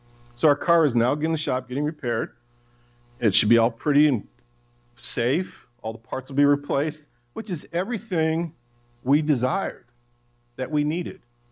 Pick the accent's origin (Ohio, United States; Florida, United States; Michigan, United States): Michigan, United States; Detroit; I grew up in Detroit working for my family selling produce.